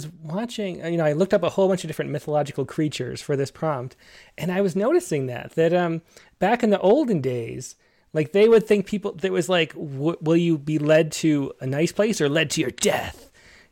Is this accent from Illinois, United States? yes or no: no; Rochester, New York, United States; accent: Rochester; My Rochester accent comes out. We didn't talk about that with David, but I say the word talented apparently very funny.